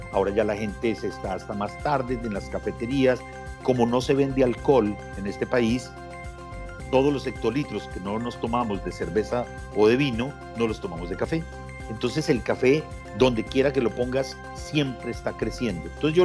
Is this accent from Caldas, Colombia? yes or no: yes; Manizales, Caldas, Colombia; yo soy de Manizales